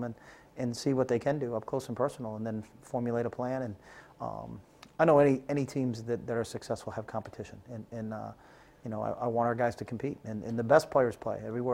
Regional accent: New England, United States; or the Patriots because I'm from New England

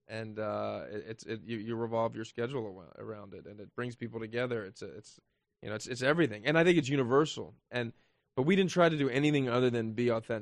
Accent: Philadelphia, Pennsylvania, United States; You know, I'm from Philly.

